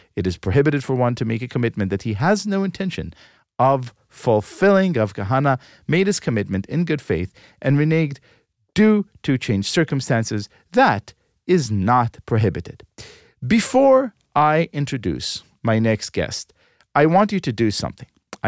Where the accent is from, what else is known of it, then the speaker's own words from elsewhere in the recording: Israel; When I was a young boy growing up in Israel, we had a beautiful Hebrew phrase